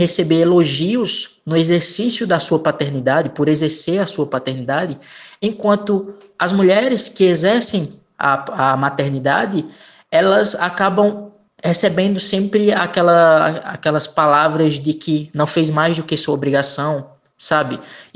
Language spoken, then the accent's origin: Portuguese; Caruaru, Pernambuco, Brazil; tenho 22 anos, sou de Caruaru, Pernambuco.